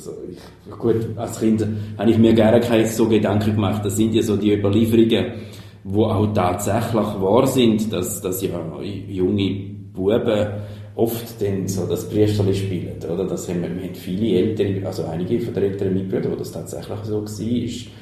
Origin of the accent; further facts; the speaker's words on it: Wolfertswil, St. Gallen, Switzerland; Wir haben einen Pfarrer in Wolfertswil, wo ich aufgewachsen bin.